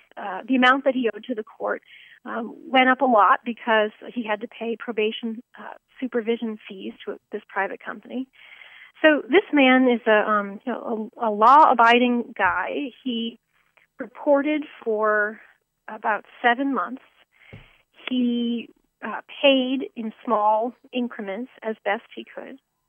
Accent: Georgia, United States; It certainly happens here in my home state of Georgia.

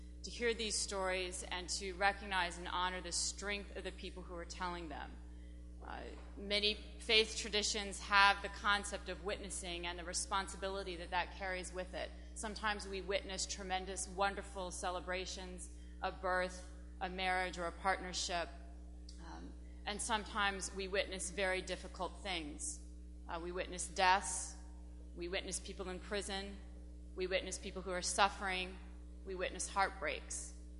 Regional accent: Kentucky, United States; As a high school student growing up in Kentucky

